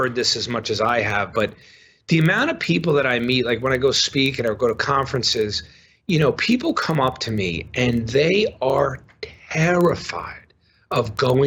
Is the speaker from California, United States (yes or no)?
no; New York, United States; now in Madison, United States; I'm a New Yorker. I'm from New York, but I live in Madison right now.